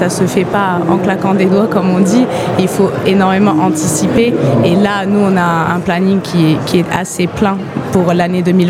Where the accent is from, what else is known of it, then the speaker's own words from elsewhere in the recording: England, United Kingdom; French is a second language; Je suis anglaise, donc oui, je parle couramment anglais, sûrement mieux que le français d'ailleurs.